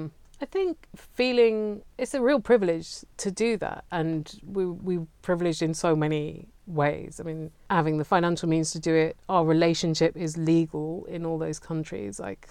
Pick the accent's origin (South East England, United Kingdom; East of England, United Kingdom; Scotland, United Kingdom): South East England, United Kingdom; And I'm from Southeast England as well